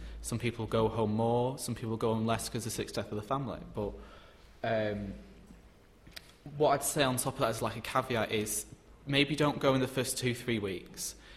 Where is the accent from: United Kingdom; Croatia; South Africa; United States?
United Kingdom; Manchester, North West England; I'm not entirely sure because I'm from Manchester, so I'm from another city, so I was sort of used to it.